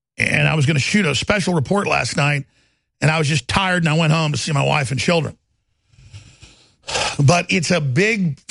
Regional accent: Dallas, Texas, United States; I mean, that said, I grew up in Dallas, and it was kind of a reverse racism thing.

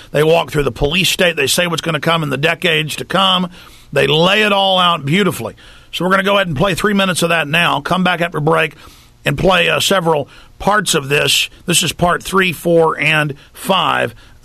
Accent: Texas, United States; I'm from Texas, so.

